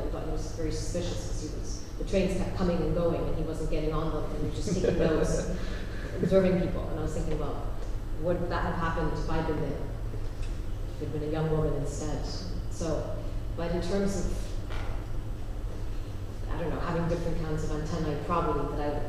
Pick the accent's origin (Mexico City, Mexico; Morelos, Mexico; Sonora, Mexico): Mexico City, Mexico; I grew up in Mexico City, which is one of the most dangerous cities in the world